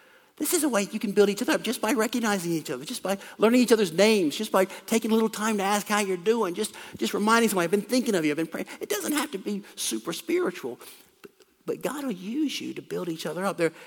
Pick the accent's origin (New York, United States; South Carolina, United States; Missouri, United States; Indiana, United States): South Carolina, United States; I'm sort of half Italian. My mom's side is Sicilian. I've probably mentioned this. I grew up in South Carolina. There was an Italian restaurant where we went to eat spaghetti. That was it. There was no Italian community.